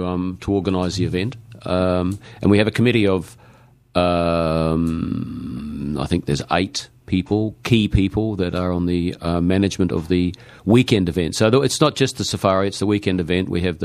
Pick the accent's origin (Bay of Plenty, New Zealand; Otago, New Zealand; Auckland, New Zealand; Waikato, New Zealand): Auckland, New Zealand; Waiheke Island; someone overheard me say that I was from Waiheke Island